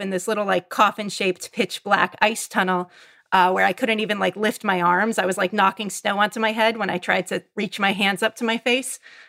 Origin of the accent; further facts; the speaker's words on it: California, United States; also born or lived in Norway / Alaska; So I got into mushing when I was 18 years old, and I was a kid from California. I moved to the Norwegian Arctic and went to a socialist dog sledding boarding school for a year